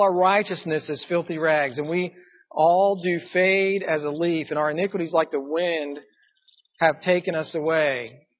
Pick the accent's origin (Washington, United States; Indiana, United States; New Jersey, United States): Indiana, United States; Indianapolis; Now I'm from Indianapolis, and our center for the Colts is Jeff Saturday.